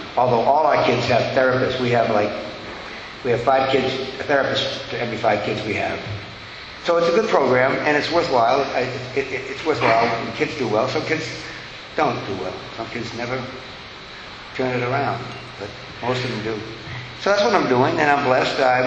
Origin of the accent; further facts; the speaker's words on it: Boston, Massachusetts, United States; I went back to Boston, where my hometown is. It's my hometown